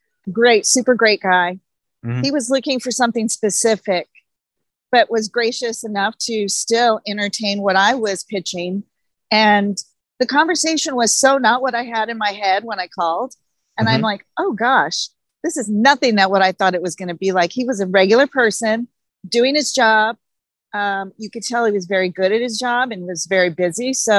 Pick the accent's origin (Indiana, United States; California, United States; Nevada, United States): California, United States; Ontario; I grew up in Ontario, California, and that's a small little town in the Inland Empire.